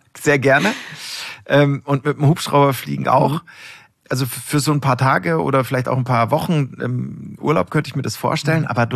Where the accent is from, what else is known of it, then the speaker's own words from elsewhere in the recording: Munich, Bavaria, Germany; ich komme aus München.